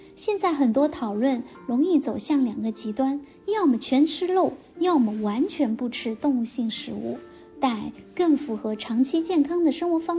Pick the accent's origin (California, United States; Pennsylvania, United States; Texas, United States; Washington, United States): Washington, United States; Seattle; 咱们西雅图人守着太平洋，有得天独厚的海鲜资源，